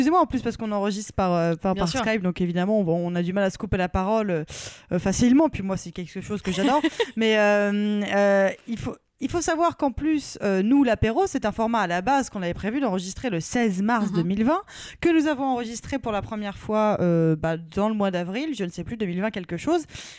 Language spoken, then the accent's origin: French; Paris, Île-de-France, France; Sachant qu'en plus, je suis parisienne.